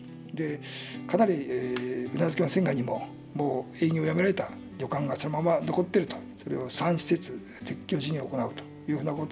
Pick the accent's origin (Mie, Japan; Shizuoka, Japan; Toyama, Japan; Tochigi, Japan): Toyama, Japan; Ikuji; 実は私の生まれ育ち今住んでいる生地地区、はい、昔あの沼があって